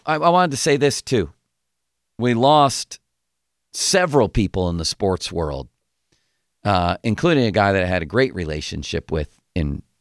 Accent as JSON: {"language": "English", "town": "Buffalo", "region": "New York", "country": "United States", "tie": "born or raised there", "said": "I grew up in Buffalo, so I didn't have a baseball team, so I adopted the Pirates, 1971."}